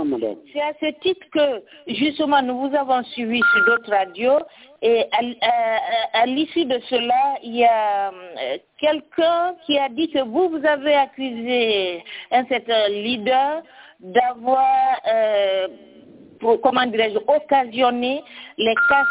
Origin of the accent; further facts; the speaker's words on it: Guinea; Nous sommes tous des Guinéens